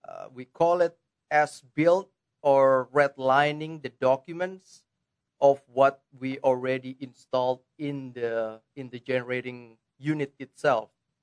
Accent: Indonesia; English is a second language; moved away as an adult; also born or lived in South Carolina; now in United States; So I'm originally from Indonesia, and I was born there, and I got my degree in South Carolina. I went to college there

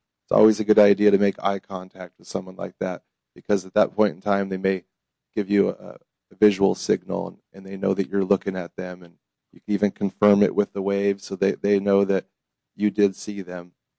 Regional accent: Alaska, United States; And before that, worked in Alaska in the oil field, and I was born and raised up there in Alaska.

